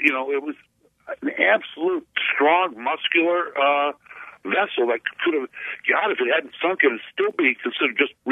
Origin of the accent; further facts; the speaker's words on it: Milwaukee, Wisconsin, United States; now in Kenosha, United States; I was raised in Milwaukee, and even though I was living here in Kenosha when the Fitzgerald went down